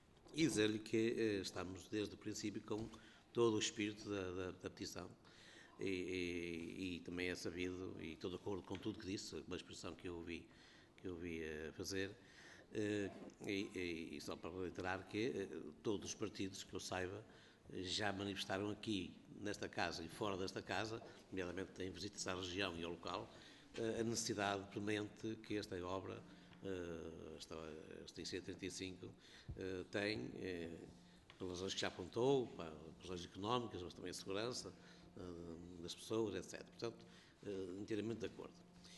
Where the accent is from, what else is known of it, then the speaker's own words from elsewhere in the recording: Baião, Porto, Portugal; Também sou daquela região, sou político pelo Porto, sou natural de Baião